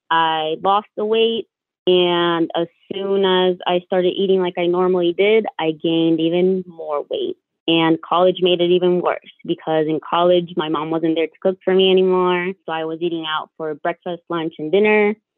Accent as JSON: {"language": "English", "country": "Bolivia", "said": "So I am from Bolivia in South America."}